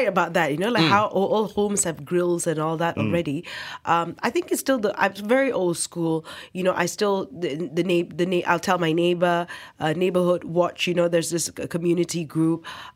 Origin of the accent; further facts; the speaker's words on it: Brunei; now in Kuching, Malaysia; I remember growing up in Brunei, and you know, the homes, we weren't gated.